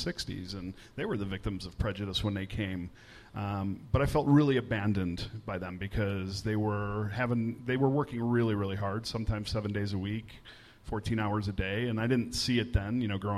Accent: Chicago, Illinois, United States

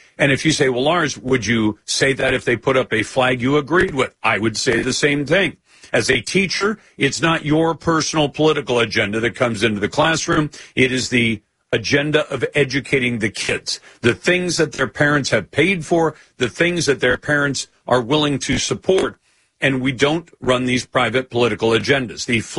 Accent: Washington, United States; I wish my home state, the state of Washington, would do it as well.

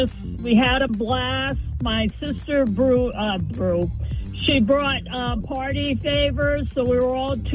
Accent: Barrington, New Hampshire, United States; I'm from Barrington, New Hampshire.

